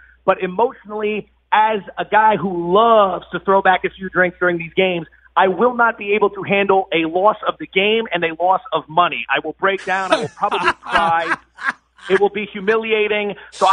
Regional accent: Philadelphia, Pennsylvania, United States; I grew up in Philly. This has been my team since I was young.

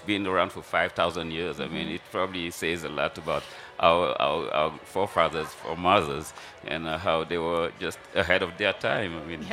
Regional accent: Senegal; the background growing up in Senegal, you are always exposed to great cooking and great food and fresh food

